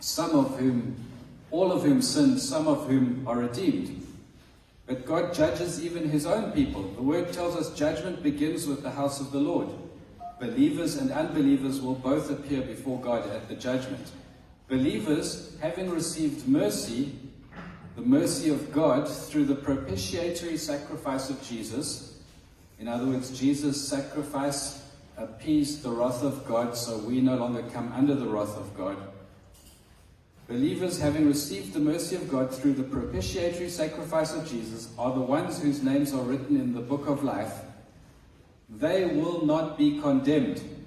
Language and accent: English; South Africa; That's South African way of saying something. Sorry, I'm South African.